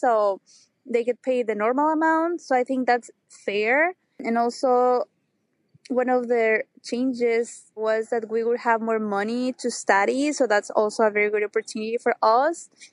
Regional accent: Mexico; English is a second language; now in New York City, United States; I'm from Mexico

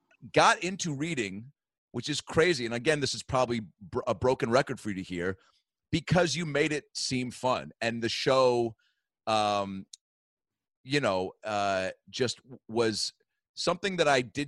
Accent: Seattle, Washington, United States; I'm from Seattle, Washington.

